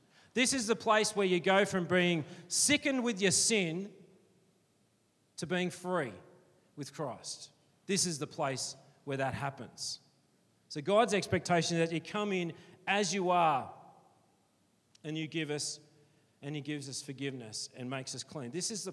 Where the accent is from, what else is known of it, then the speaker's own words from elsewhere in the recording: Wagga Wagga, New South Wales, Australia; because I'm from Wagga and I like meat and three veg.